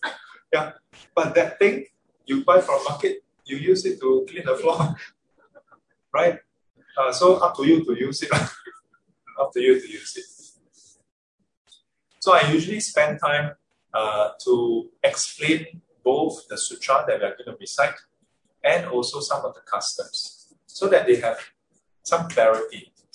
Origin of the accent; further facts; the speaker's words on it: Singapore; But don't hear from me, I'm Singaporean.